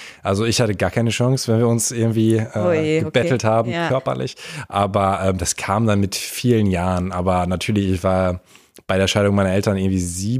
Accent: Aalen, Baden-Württemberg, Germany; Ja, Aalen einfach.

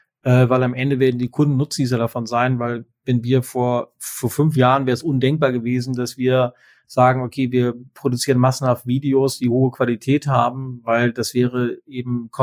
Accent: Bielefeld, North Rhine-Westphalia, Germany; auf den Spuren meiner Kindheit in Hoberge groß geworden.

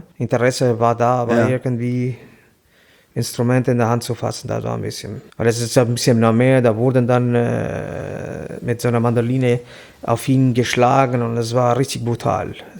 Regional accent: Tirana, Tirana County, Albania; German is a second language; now in Germany; Ich komme aus Albanien, Tirana.

